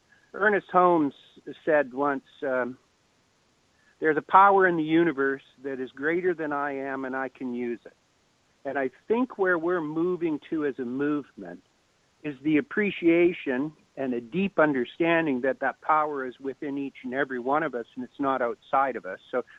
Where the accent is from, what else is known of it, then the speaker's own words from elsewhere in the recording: Kelowna, British Columbia, Canada; also born or lived in Southern California; up from Southern California, where I was living and where I'd been educated, and I came back up to my hometown of Kelowna, and I walked inside a grade 3 classroom to teach my first class.